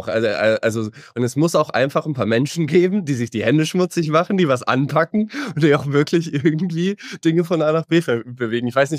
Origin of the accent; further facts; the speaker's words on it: Saarland, Germany; dem Saarland, wo ich groß geworden bin